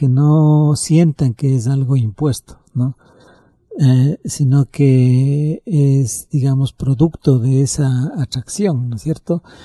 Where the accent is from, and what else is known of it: Otavalo, Imbabura, Ecuador; born or raised there; also born or lived in Ipiales, Colombia